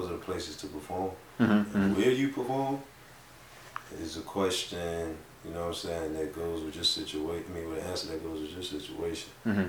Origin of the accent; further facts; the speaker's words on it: Virginia, United States; that's just us, and we're from Virginia.